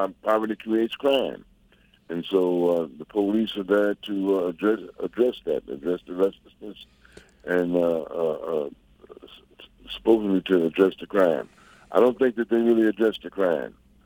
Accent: St. Louis, Missouri, United States; also born or lived in New York; now in Chicago, United States; Well, I was born and raised in St. Louis, so I lived in St. Louis roughly from the time I was born in 1942

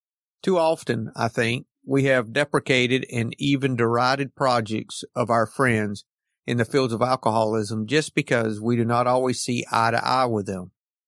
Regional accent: Atlanta, Georgia, United States; I'm an alcoholic from Atlanta, Georgia.

